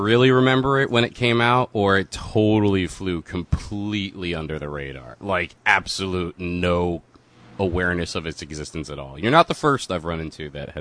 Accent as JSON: {"language": "English", "region": "New Jersey", "country": "United States", "said": "I mean, I'm from Jersey, so from here, it was always like, that was like a predominant"}